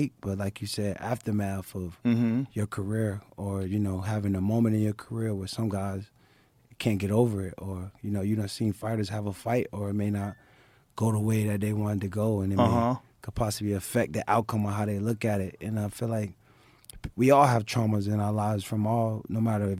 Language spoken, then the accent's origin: English; Miami, Florida, United States; because, you know, I came from Liberty City from nothing.